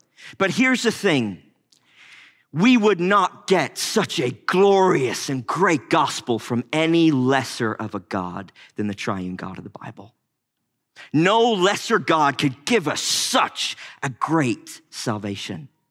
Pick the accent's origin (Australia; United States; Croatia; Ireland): Ireland; I'm Irish, I relate, right?